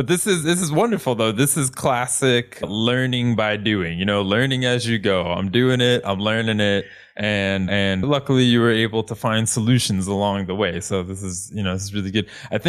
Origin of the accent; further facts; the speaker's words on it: United States; and I'm from United States, but I've only done my most of my long distance biking has been in Europe.